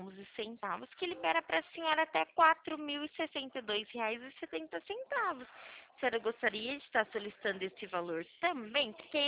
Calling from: Araras, São Paulo, Brazil; Não, eu falo daqui de Araras.

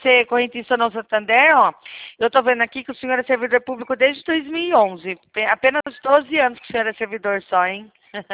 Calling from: Rio Claro, São Paulo, Brazil; Eu falo de Rio Claro, São Paulo.

